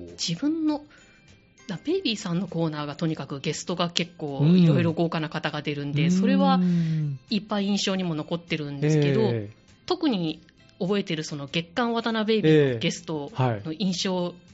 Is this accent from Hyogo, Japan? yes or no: yes; Himeji, Hyogo, Japan; ラジオとの出会いは、うん、もともとは地元の姫路にあるラジオ局でディレクターやってたんですけど